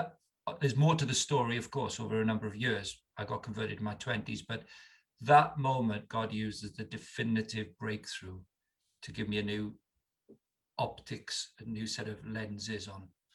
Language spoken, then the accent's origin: English; Wales, United Kingdom; I'm 58 years of age. So I grew up in Wales in the 60s and 70s. So chapel, Welsh-speaking chapel culture, all going to chapel.